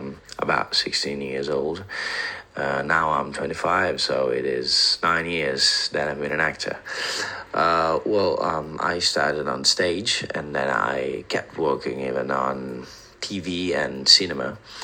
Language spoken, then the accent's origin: English; Naples, Campania, Italy; I am 25 years old and I come from Naples.